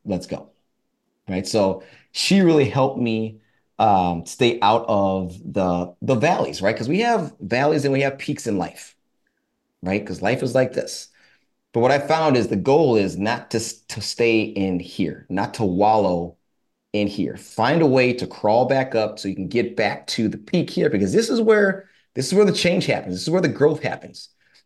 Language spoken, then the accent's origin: English; Minnesota, United States; I grew up in Minnesota. So I was, one of the only, if not the only, African American in school, in my neighborhood, in the church that I grew up in.